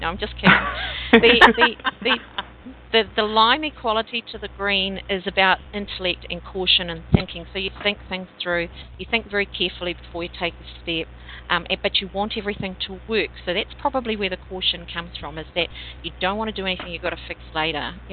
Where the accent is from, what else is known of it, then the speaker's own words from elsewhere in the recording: New Zealand; It's really good for protesting. I'm a New Zealander.